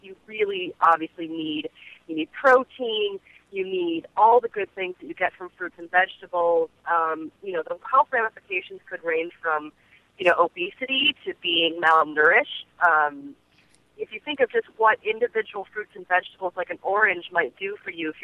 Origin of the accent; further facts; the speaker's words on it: Midwest, United States; growing up in the Midwest in the 70s and 80s were mostly going to be frozen.